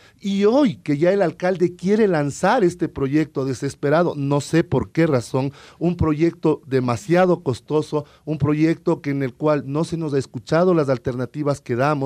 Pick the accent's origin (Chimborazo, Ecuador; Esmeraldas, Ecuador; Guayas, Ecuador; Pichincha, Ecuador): Pichincha, Ecuador; Quito; realmente todos somos ciudadanos quiteños.